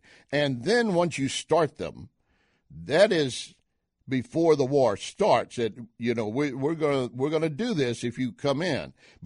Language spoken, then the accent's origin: English; Texas, United States; Believe me, I grew up in West Texas, a son of an oil field worker, oil field trash, and proud of it.